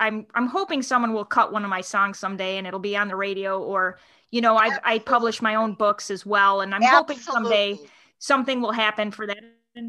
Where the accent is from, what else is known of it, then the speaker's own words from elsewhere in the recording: Chicago, Illinois, United States; I'm from Chicago.